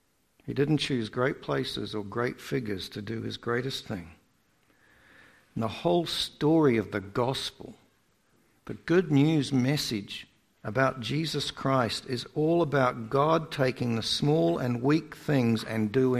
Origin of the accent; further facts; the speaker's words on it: Bungeet, Victoria, Australia; I come from a little country place called Bungeet, which is an Aboriginal word